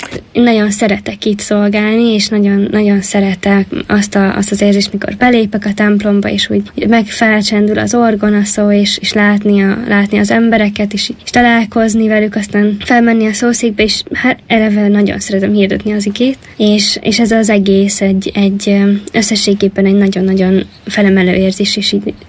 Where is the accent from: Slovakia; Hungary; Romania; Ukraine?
Ukraine; Orosziiv, Zakarpattia Oblast; Orosziban születtem, és ott nőttem fel, aztán a nagyberegi református liceumban tanultam